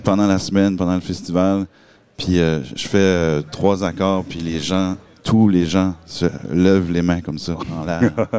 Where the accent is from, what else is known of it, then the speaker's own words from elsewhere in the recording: Pointe-Verte, New Brunswick, Canada; Il n'y en a pas beaucoup de … Acadie. Puis, on est tous de Pointe-Verte.